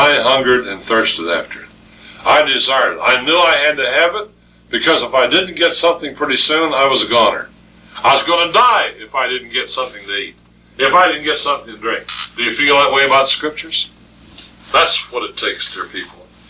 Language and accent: English; Windsor, Colorado, United States; also born or lived in Denver; we pulled up roots and left my hometown of Windsor, Colorado, and moved to Denver.